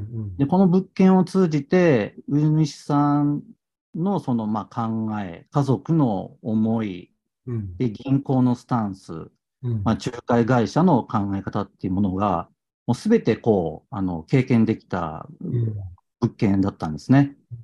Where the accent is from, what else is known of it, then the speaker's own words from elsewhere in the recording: Kansai, Japan; まあ、もちろん関西出身なので、関西の地元の方で買いたいなっていうところで